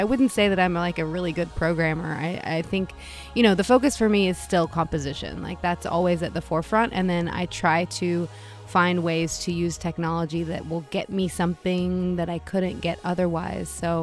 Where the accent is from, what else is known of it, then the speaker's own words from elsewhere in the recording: Appalachia, United States; I mean, I grew up in the mountains. I'm from Appalachia.